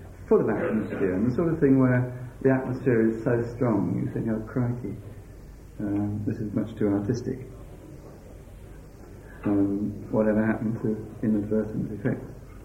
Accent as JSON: {"language": "English", "town": "Birmingham", "region": "West Midlands", "country": "United Kingdom", "tie": "born or raised there", "lives_now": "Staffordshire, United Kingdom", "said": "because I was raised in Birmingham and wrote about 20 years ago a lot of stuff about urban landscape."}